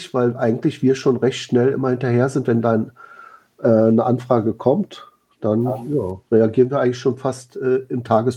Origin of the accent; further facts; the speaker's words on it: Berlin, Germany; Also ich bin ja aus Berlin und Köln ist nicht gerade um die Ecke